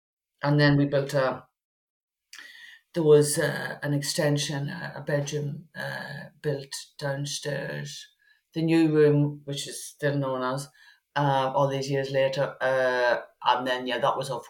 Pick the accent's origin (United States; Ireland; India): Ireland; Monaghan, Ulster; now in England; I come originally from Monaghan in, obviously in Ireland. I was a family of 10 children, and I am number 9.